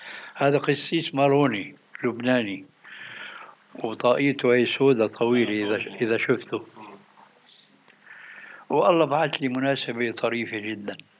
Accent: Syria; عندنا في الشام

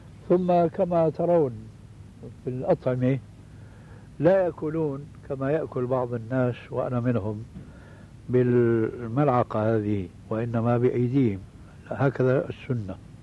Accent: Damascus, Damascus Governorate, Syria; كما يقولون عندنا في دمشق الألف من المصطيجة، المصطيجة هي العصاية الطويلة عندنا

